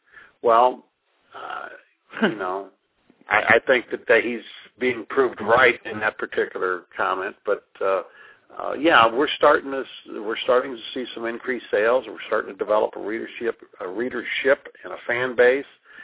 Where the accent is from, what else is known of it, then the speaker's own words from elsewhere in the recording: Midwest, United States; you know, I'm from the Midwest, so I wanted to depict a small town America situation